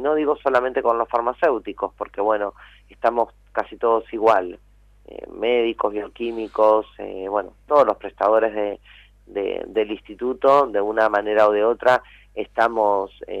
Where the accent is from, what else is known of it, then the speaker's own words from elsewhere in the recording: Buenos Aires Province, Argentina; somos bonaerenses y estamos pasando por la misma situación de crisis que cualquier otro